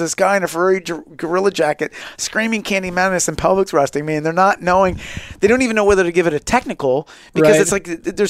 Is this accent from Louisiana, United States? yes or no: no; Santa Rosa, California, United States; So as I started PE teaching back in my hometown of Santa Rosa in 1996, I also started my stand-up career.